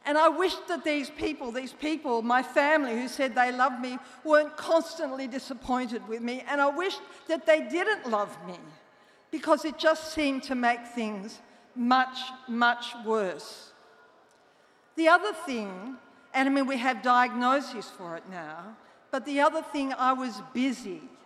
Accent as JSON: {"language": "English", "town": "Melbourne", "region": "Victoria", "country": "Australia", "said": "I'm an addict. I'm from Melbourne, Australia"}